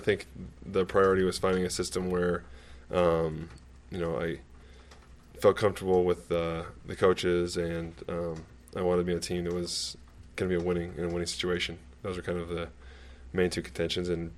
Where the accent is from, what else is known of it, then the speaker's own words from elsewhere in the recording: Salt Lake City, Utah, United States; I mean, I grew up in Salt Lake, which is close to here, you know, kind of the same weather environment.